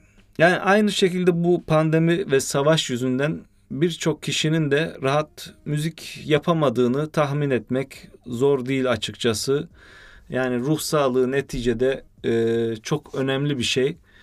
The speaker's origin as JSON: {"language": "Turkish", "town": "Türkeli", "region": "Sinop", "country": "Turkey", "tie": "born or raised there", "said": "Yani baktığımız zaman ben bu sene tatilim için memleketim Sinop Türkeli'ne gideceğim."}